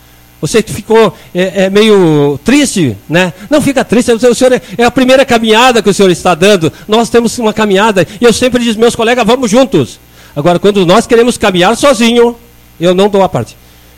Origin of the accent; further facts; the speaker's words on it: Vargem do Agudo, Brazil; Perguntar na Vargem do Agudo, minha terra natal